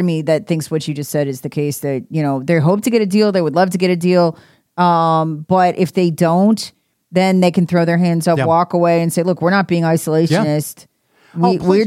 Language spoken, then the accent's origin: English; United States; Well, but when you're trying to dictate to me what I can put on Wikipedia as an American